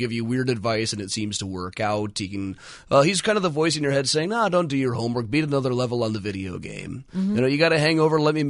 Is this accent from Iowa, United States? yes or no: yes; Des Moines, Iowa, United States; Des Moines.